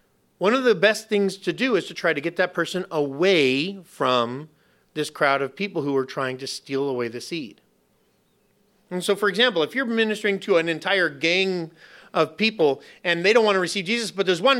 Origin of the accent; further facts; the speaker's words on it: Los Angeles, California, United States; our house when we were growing up in East LA was huge.